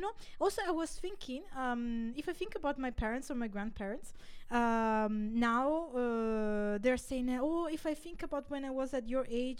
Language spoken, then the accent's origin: English; Italy; accent: Italian; English is a second language; No, I don't think you can hear my Italian accent, but the way I studied English is so Italian that it's basically not effective.